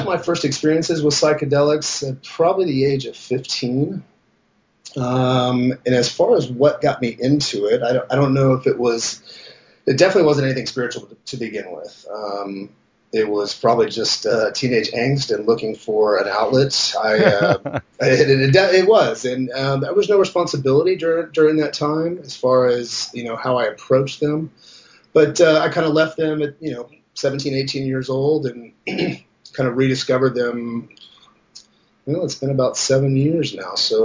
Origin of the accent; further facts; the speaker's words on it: San Antonio, Texas, United States; moved away as an adult; Well, I was more or less raised in Texas, in South Texas. I grew up in San Antonio, but at the age of 18, I got the hell out as quick as possible.